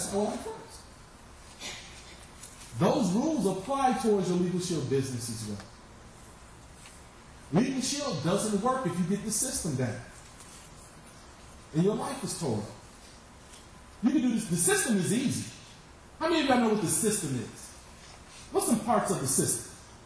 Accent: Chicago, Illinois, United States; Growing up in Chicago, it was a tough neighborhood.

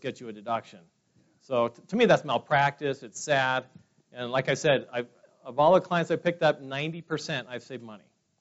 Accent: Fresno, California, United States; now in Utah, United States; I'm from Fresno, California. And usually I get the, you know, boo, California. I grew up in California. I've been in Utah about 25 years.

